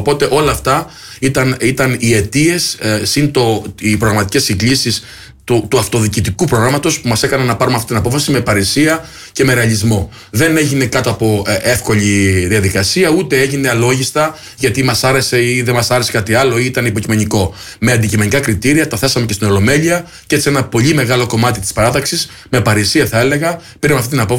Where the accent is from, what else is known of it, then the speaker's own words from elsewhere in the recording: Heraklion, Crete, Greece; Έχουμε σημαντικά προσόντα και ως Έλληνες και ως Κρητικοί, αλλά και ως Ηρακλειώτες